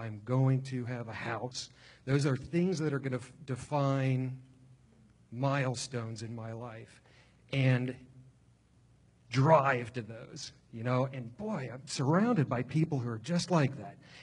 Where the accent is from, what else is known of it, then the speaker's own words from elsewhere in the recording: Upper Arlington, Ohio, United States; I grew up in Upper Arlington, okay, and like there was a natural expectation in this, you know, affluent suburban area.